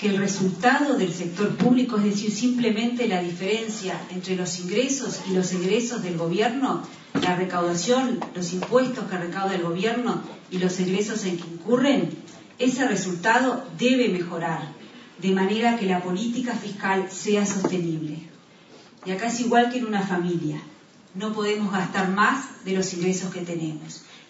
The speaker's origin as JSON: {"language": "Spanish", "country": "Uruguay", "said": "como uruguayos"}